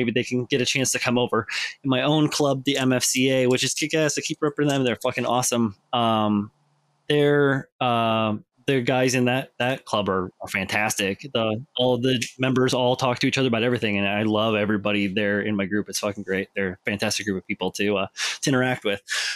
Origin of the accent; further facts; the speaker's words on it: Iowa, United States; now in New Jersey, United States; Like, bro, I am from Iowa. I have no accent.